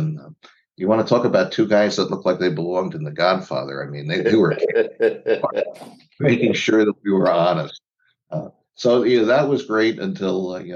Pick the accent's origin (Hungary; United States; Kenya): United States; Northeast; originally I'm still from the New York, New England area.